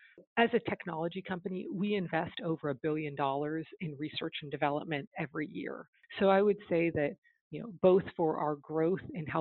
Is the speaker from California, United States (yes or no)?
yes; California, United States; growing up in the Bay Area at that time, you know, we were sort of, we were just surrounded by technology.